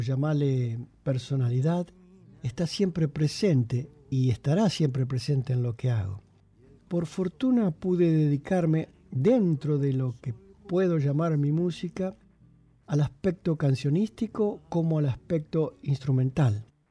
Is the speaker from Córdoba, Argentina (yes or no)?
no; San Nicolás de los Arroyos, Buenos Aires Province, Argentina; now in Italy; Yo empecé a los 14 años tocando cumbia en los bailes de mi ciudad natal, que es San Nicolás de los Arroyos.